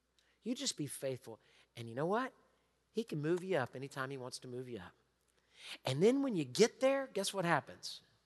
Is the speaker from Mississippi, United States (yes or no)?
no; Texas, United States; No, sir, I'm from Texas.